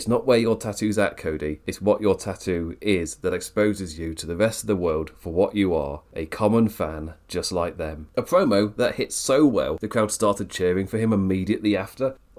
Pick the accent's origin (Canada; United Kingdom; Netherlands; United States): United Kingdom; And as a British person, I feel incredibly offended. You're silencing my culture.